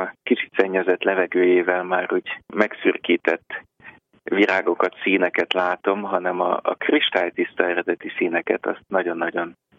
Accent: Budapest, Hungary; én Budapesten második kerületben kertesházban nőttem föl, tehát nagyon szerettem kint lenni.

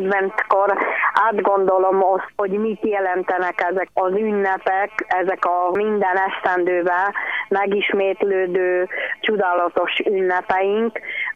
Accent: Diószén, Bacău County, Romania; also born or lived in Klézse; én Csángóföldön születtem, Diószén és Klézse volt az én két helyem, amit nagyon ismertem, mert édesanyám Klézsén született, mindig visszavágyott az ő szülőfalujába

